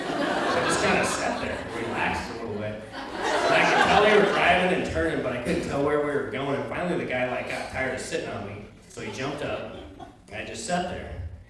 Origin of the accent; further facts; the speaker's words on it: Kodiak, Alaska, United States; And with tonight's theme, I wanted to tell some stories about growing up in Kodiak